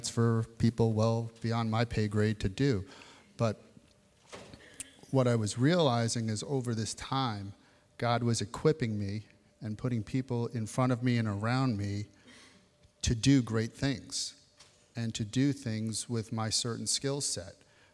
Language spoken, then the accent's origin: English; Bronx, New York, United States; But I said … born and raised in the Bronx, New York.